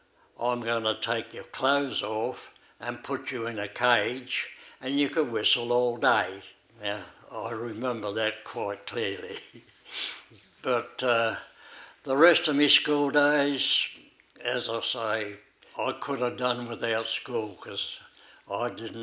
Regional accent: Tarcoola, South Australia, Australia; also born or lived in Greenock; I was born at Greenock, up in the Borough of Ossa. And I don't know much about Greenock because just after I was born, we moved over to Tarcoola. My dad was moved over there to work on the railways.

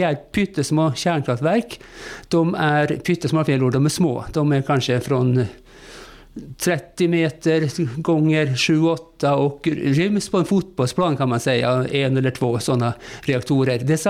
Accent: Norway; Swedish is a second language; also born or lived in Spain / Russia / Turkey / Greece; now in Sweden; Jag kom till Sverige via många år utomlands. Jag har bott många år i Spanien, i Ryssland, i Turkiet, Grekland, många länder.

